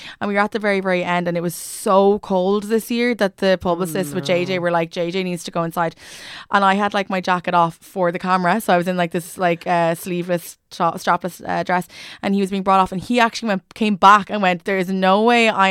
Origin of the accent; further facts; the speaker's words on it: Ireland; I was like, I'm from Ireland